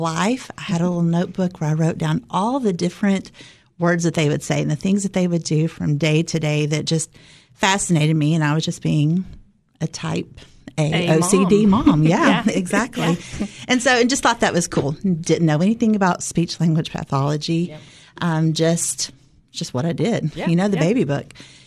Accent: Cookeville, Tennessee, United States; I am a local from Cookeville, Tennessee, and used to be a classroom teacher.

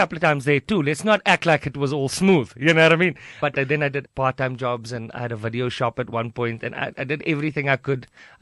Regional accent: Eastern Cape, South Africa; I'm from Henke, sorry.

